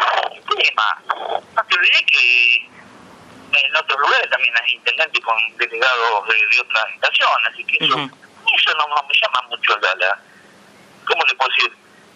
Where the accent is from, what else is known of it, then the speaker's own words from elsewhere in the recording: Castilla, Buenos Aires, Argentina; por ser una persona nacida y criada acá en Castilla, siempre fue participar